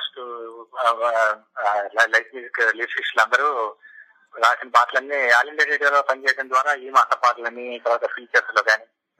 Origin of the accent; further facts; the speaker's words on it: Vijayawada, Andhra Pradesh, India; మళ్ళీ back to Vijayawada, మళ్ళీ నా నేటివ్ ప్లేస్ వచ్చేసాను. ఈ అంటే ఇప్పుడు 91 నుంచి ఇప్పుడు 26 సంవత్సరాలు కంప్లీట్ అయింది.